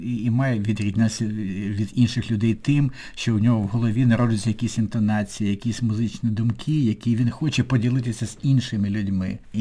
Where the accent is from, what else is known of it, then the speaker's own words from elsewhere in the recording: Kyiv, Ukraine; ми, будучи обоє кияни, ми з ним зустрілися в далекій Канаді, в далекому місті Едмонтоні